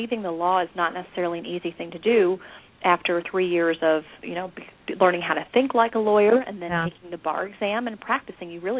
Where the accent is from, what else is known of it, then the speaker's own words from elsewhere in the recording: Georgia, United States; I had the urge to move back to Georgia, my home state, to Atlanta.